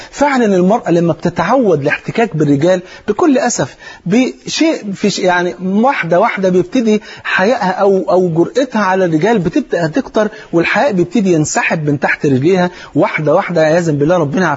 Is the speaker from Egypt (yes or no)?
yes; Egypt; وانت عارف الفول عندنا في مصر فرض عين.